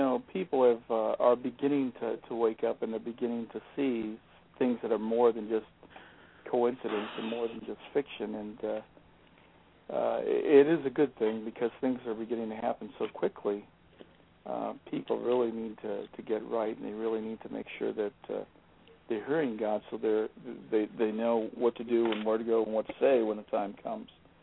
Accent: California, United States; also born or lived in Mississippi; I'm from California. California, we don't have tornadoes, at least we didn't used to.

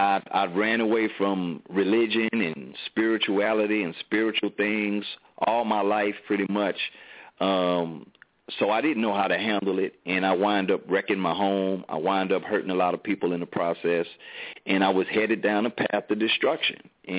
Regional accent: Port Arthur, Texas, United States; I'm from Port Arthur, Texas. We call it, the listeners might recognize that city as the land of the trill, courtesy of … rest in peace

